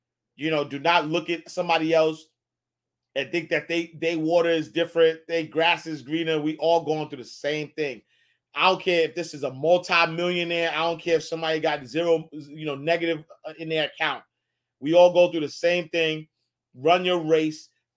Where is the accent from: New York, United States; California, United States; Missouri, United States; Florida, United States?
New York, United States; Harlem; When I grew up in Harlem, like I was outside.